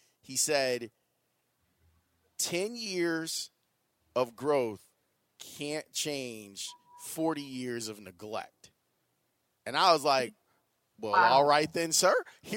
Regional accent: Chicago, Illinois, United States; And maybe that's because I'm from Chicago.

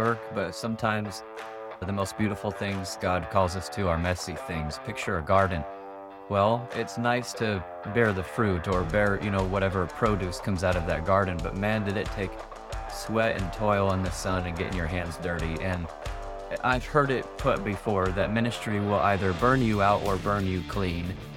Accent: Phoenix, Arizona, United States; I'm originally from Phoenix, Arizona. My wife and I moved out here just before COVID

